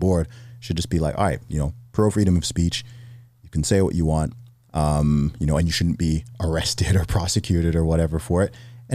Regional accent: Saudi Arabia; I speak as someone who grew up in the Middle East. I grew up in Saudi Arabia.

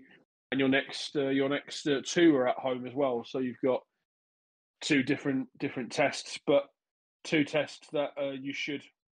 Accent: England, United Kingdom; I grew up in England

